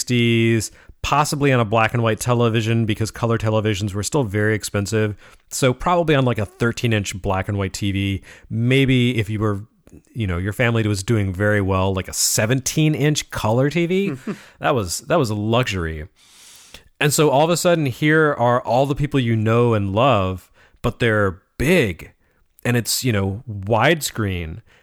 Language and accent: English; Lubbock, Texas, United States; I seem to remember like one station in where I grew up in Lubbock, Texas, would run it in the afternoons